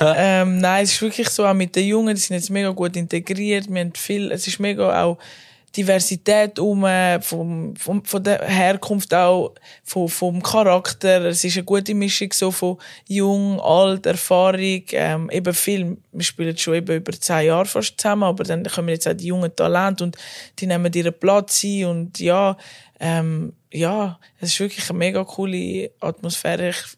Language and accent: German; Netherlands; Ich fühle mich dort auch daheim. Ja, ich bin auch stolze Holländerin.